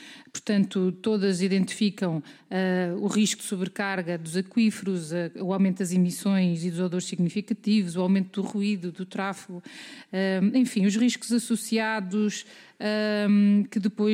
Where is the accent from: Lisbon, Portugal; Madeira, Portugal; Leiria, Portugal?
Leiria, Portugal; sou de Leiria